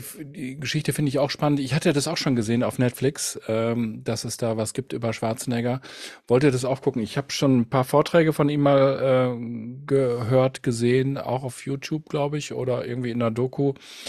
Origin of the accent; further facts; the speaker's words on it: Gelsenkirchen, North Rhine-Westphalia, Germany; Ich komme aus Gelsenkirchen und wir sind Dönerland, ne?